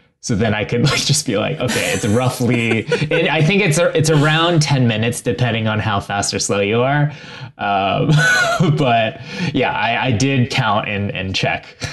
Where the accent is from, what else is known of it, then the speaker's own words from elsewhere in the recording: Ohio, United States; I also loved eating just like all the foods I grew up with in Ohio, like kind of all the stuff that you would typically think about when it comes to like the suburbs and the Midwest.